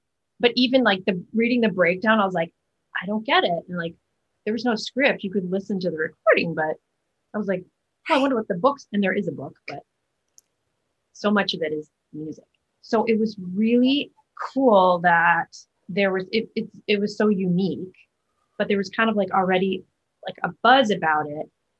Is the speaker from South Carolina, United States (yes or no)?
no; Chicago, Illinois, United States; Because especially where I, growing up in the Chicago theater community